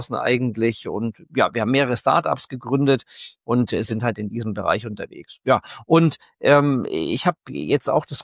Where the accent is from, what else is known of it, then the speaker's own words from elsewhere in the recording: Bavaria, Germany; ich komme aus Bayern